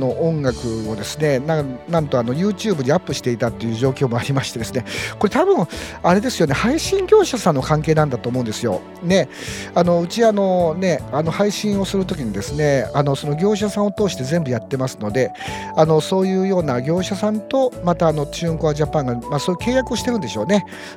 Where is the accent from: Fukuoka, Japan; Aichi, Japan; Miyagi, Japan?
Aichi, Japan; 谷子さんが、ね、長野県の人ですし、僕は愛知県の人なのでね